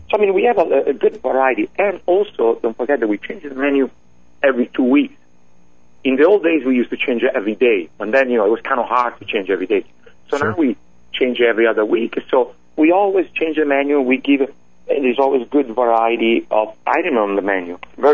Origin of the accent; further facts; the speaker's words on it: northern Italy, Italy; also born or lived in Calabria; Yeah, well, I was born in Calabria, but then actually I was raised north of Italy.